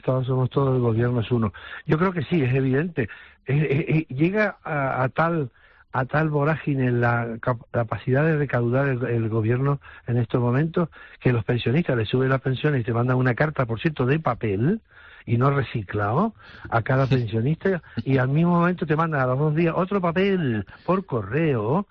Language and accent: Spanish; Canary Islands, Spain; lo que nos merecemos como canarios, que somos ciudadanos españoles